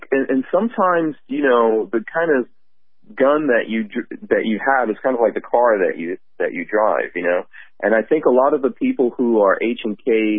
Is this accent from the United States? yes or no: yes; New York, United States; I mean, I grew up in New York. Under Mayor Ed Koch.